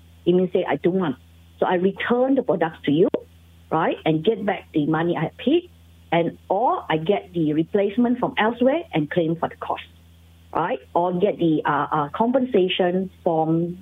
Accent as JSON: {"language": "English", "country": "Malaysia", "said": "I think Malaysian consumer behavior, we are very good, you know. At our being Malaysian, we are, never mind, you know, I am too bad, I buy a wrong thing, you know."}